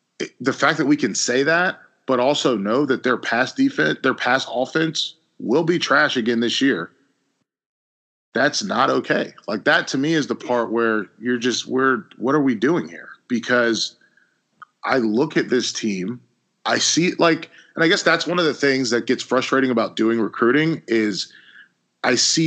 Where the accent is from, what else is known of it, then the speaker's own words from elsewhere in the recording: North Carolina, United States; We're from North Carolina.